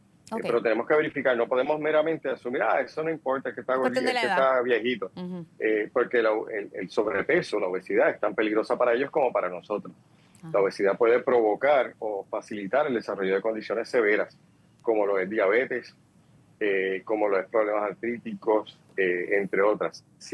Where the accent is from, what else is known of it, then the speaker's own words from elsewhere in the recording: Manatí, Puerto Rico; Ah, yo soy de Manatí, ¿sabes?